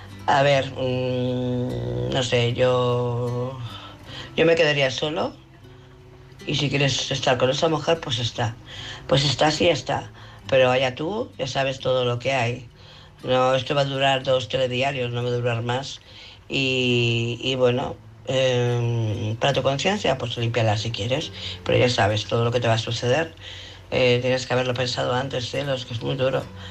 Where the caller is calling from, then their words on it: Barcelona, Catalonia, Spain; de Barcelona.